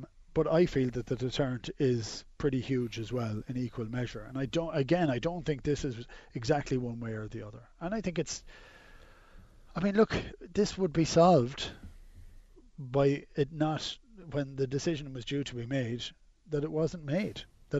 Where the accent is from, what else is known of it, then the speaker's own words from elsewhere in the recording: Ireland; If you're to take an example as an Irishman